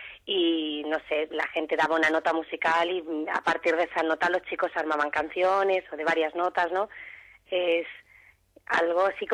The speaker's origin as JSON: {"language": "Spanish", "country": "Spain", "said": "Raúl y yo los dos somos españoles"}